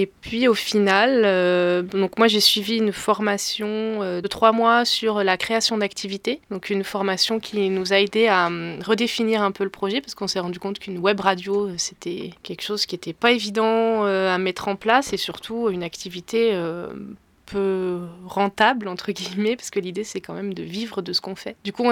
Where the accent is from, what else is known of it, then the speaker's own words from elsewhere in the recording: Provence-Alpes-Côte d'Azur, France; now in Ardèche, France; Moi, je suis ardéchoise d'adoption. À la base, je suis des Alpes du Sud et je suis arrivée en Ardèche un peu par hasard quand je suis venue voir des amis qui venaient de s'installer ici.